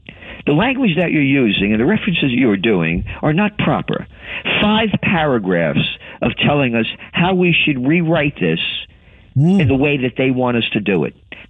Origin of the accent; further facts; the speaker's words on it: United States; Well, I'm an American.